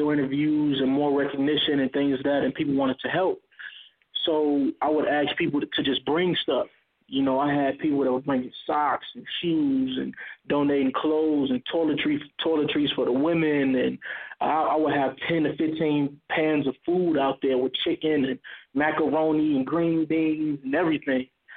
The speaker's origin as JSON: {"language": "English", "town": "Gary", "region": "Indiana", "country": "United States", "said": "I'm from Gary, Indiana, and, you know, I know what it looks like to, you know, live in poverty."}